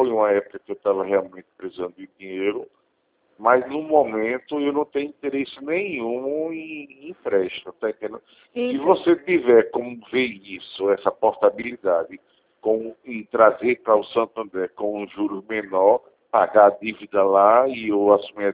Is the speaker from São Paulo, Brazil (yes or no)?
no; Recife, Pernambuco, Brazil; Eu sou de Recife também.